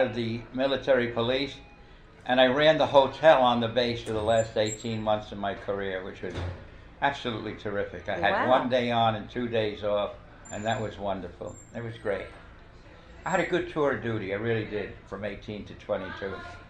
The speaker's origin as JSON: {"language": "English", "town": "Brooklyn", "region": "New York", "country": "United States", "tie": "born or raised there", "said": "It made you tough, and that's good. And that's half the reason I'm an actor. Because I'm tougher than anybody else, and it's good. It's good to be tough. And you better be tough in Brooklyn, and so it was great."}